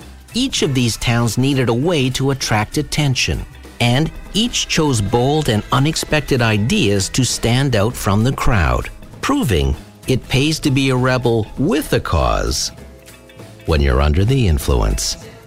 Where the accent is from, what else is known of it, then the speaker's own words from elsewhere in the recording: Sudbury, Ontario, Canada; Whenever I tell someone I'm from Sudbury, I almost always hear, I've been to the Big Nickel, in response.